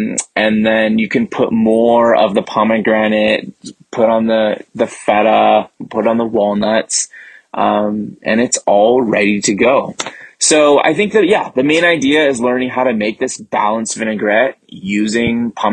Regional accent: California, United States; I am from the San Francisco Bay Area.

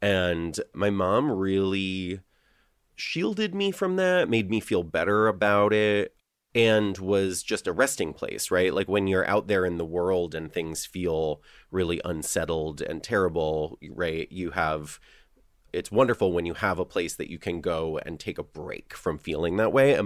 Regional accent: Litchfield, Connecticut, United States; I grew up in Litchfield, but like right on the Litchfield-Torrington border.

